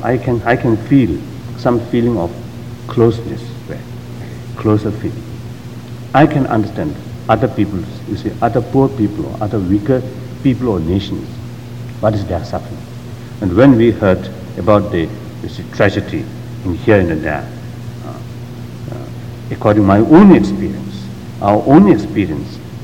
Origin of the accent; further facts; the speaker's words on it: Tibet, China; English is a second language; I came from East, Particularly, I came from Tibet, beyond Himalaya regions.